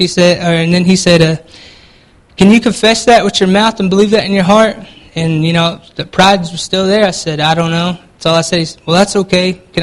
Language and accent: English; United States; I'm from the Jalagee tribe. It's Cherokee. That's just how you say it in Cherokee, Jalagee. And I was raised by my grandparents.